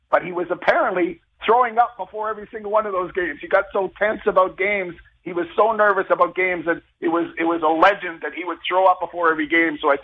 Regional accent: Humboldt, Saskatchewan, Canada; reminiscing about Saskatchewan growing up in Humboldt.

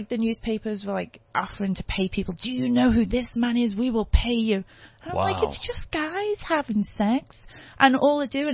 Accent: Liverpool, North West England, United Kingdom; because I'm from Liverpool, and a lot of people from Liverpool originated from Ireland

